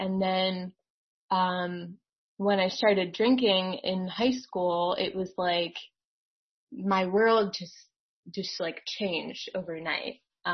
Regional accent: Maryland, United States; I grew up in Maryland, probably like 20 miles from here, from where I live now. I've never left, you know, I've like pretty much lived in this radius my entire life.

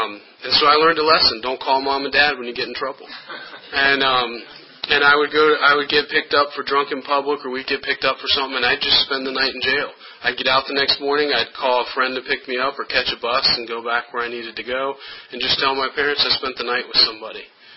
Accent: Blacksburg, Virginia, United States; growing up in Blacksburg, I never had a curfew

